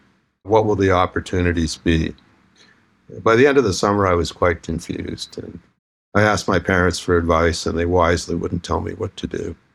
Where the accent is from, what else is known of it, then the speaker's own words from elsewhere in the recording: Winnipeg, Manitoba, Canada; I was a kid who grew up in Winnipeg, Manitoba. I'm still Canadian.